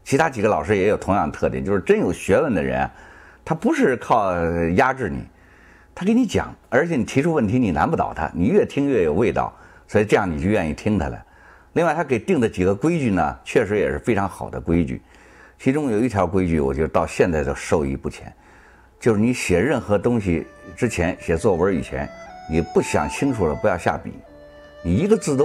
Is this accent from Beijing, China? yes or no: yes; Beijing, China; 我出生在一个中国共产党的一个干部家庭，那时候我们家住在颐和园里头，那时候颐和园是中共中央或者中央军委的所在地，我们家跟老毛家是隔壁